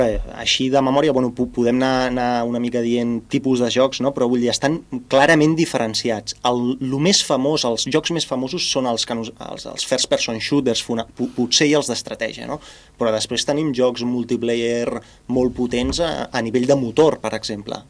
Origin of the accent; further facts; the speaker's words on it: Sant Joan Despí, Catalonia, Spain; jo sóc de Sant Joan d'Espí, no?